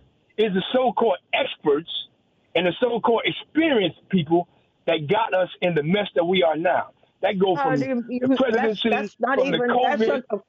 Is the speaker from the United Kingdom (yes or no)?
no; the South, United States; A person that from a child, you know what I'm saying, growing up in the South and seeing straight up racism and experiencing